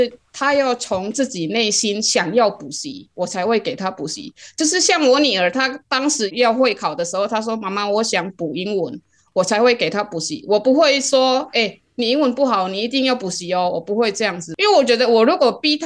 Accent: West Kalimantan, Indonesia; now in Taiwan; 我是加里曼丹。

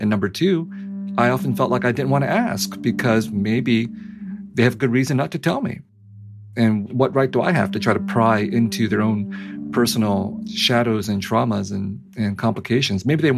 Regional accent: United States; also born or lived in Vietnam; I was growing up in the United States in the 70s and 80s, and the war was officially over

